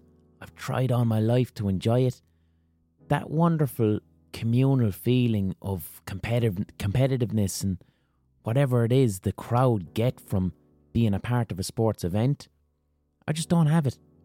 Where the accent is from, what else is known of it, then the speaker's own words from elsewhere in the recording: Limerick, Munster, Ireland; We're both from Limerick City. We're both about the same age. We're both performers from Limerick City who've made names for ourselves outside Limerick City in our chosen fields.